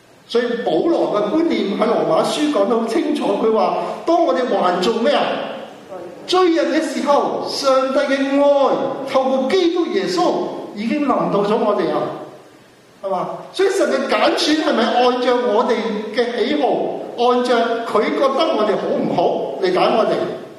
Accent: Hong Kong; 大家香港人，我香港人，以前我在香港，我跟我爸爸去买餸。

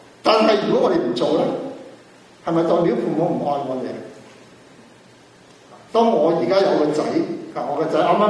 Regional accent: Hong Kong; 大家香港人，我香港人，以前我在香港，我跟我爸爸去买餸。

